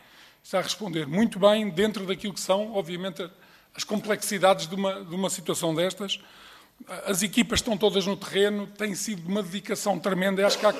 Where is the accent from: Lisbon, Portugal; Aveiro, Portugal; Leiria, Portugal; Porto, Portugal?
Leiria, Portugal; Eu sou do Distrito de Leiria